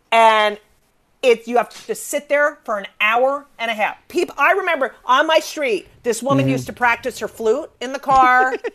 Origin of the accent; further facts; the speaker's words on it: New York, United States; But I have to say, being a New Yorker